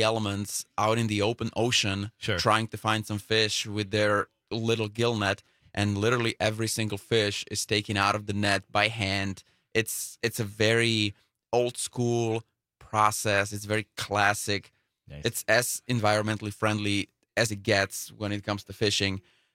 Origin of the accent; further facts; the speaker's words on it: Slovakia; English is a second language; moved away as an adult; Yes, I grew up in Slovakia